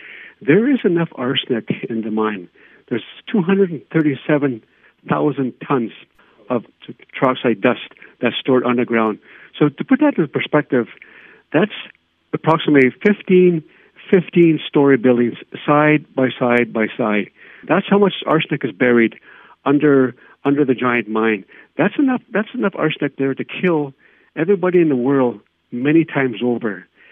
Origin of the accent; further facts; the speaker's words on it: Dilo, Northwest Territories, Canada; I was born and raised in Dilo, and I remember those days so well, so vividly. I grew up with in one of those two-bedroom shacks where there's no running water or sewer.